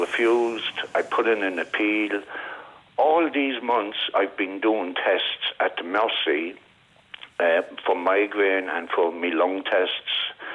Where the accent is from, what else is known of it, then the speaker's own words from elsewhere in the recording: Cork, Munster, Ireland; Where I grew up in Cork, where I was born and reared, in the Marsh, the middle parish.